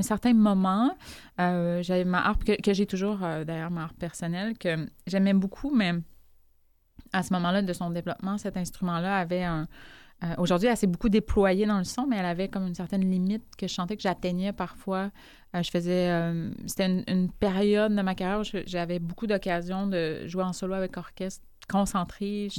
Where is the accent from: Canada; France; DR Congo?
Canada; Trois-Rivières, Quebec; parce que je venais de Trois-Rivières, il n'y avait pas de classe de harpe à Trois-Rivières